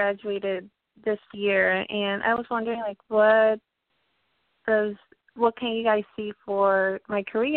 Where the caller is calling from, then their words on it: Connecticut, United States; June 19, 1992, and I'm from Connecticut.